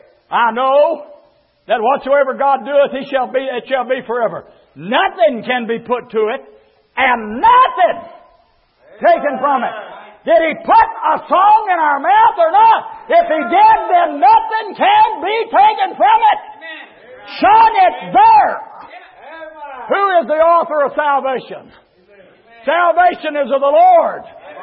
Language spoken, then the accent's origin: English; Indiana, United States; I didn't say that right. I'm from Indiana.